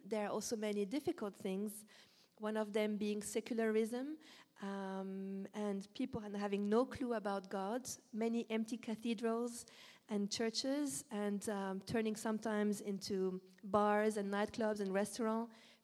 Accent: Switzerland; I'm from Switzerland. My mom is from Lebanon, so I'm half-half.

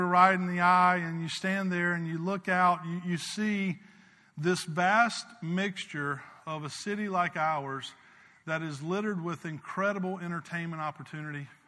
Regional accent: South Carolina, United States; I grew up in South Carolina. Like, in South Carolina, it's not uncommon.

